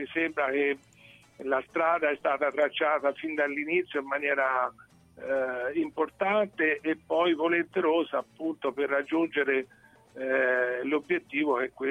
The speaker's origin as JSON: {"language": "Italian", "town": "Siena", "region": "Tuscany", "country": "Italy", "said": "principalmente come cittadino, come senese, bisogna in qualche modo svegliarsi da questo letargo."}